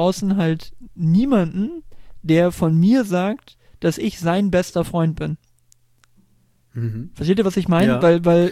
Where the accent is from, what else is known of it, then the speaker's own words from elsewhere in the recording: Cuxhaven, Lower Saxony, Germany; also born or lived in Belgium; dann habe ich wieder Abi gemacht, da wo ich geboren bin, also wo ich die ersten 6 Jahre war in Cuxhaven, bin dann nach Hamburg zum Studieren, bin dann nach Oldenburg gezogen, habe da knappe 3 Jahre in der Wohnung gewohnt